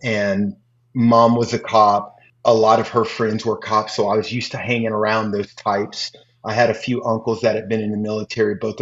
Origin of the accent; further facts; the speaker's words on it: East St. Louis, Illinois, United States; So growing up in East St. Louis, I didn't have a lot.